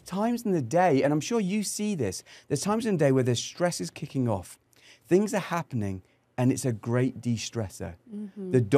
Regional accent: South West England, United Kingdom; accent: Cornish; But I lost my Cornish accent when I was adopted. But it will come out. When I go and see my birth family back in Cornwall, my nan, she's 92.

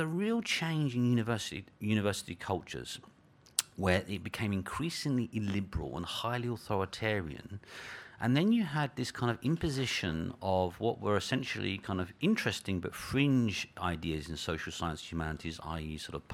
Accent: Hackney, London, United Kingdom; and I come from Hackney, I kind of swagger a little bit, you know what I mean?

